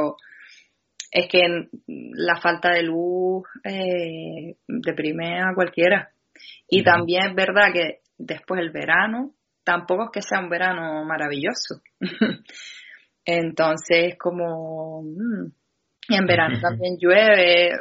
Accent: Canary Islands, Spain; nosotros que somos canarios, cuando hace cualquier cosa nos parece frío, ¿no?

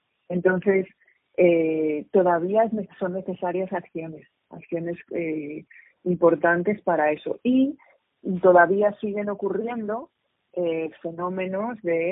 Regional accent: Madrid, Community of Madrid, Spain; born there; also born or lived in Asturias; Yo nací en Madrid, luego viví en Asturias. Y ahora estoy aquí con mucho orgullo y muchísimo cariño.

